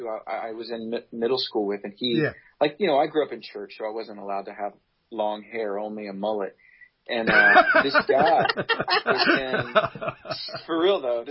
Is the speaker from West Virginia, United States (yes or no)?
yes; Huntington, West Virginia, United States; I mean, we played one other show in the town I grew up in Huntington, West Virginia.